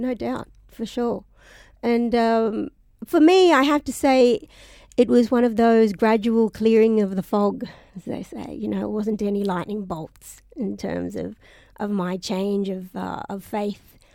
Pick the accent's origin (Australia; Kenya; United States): Australia; especially from my own background as an Australian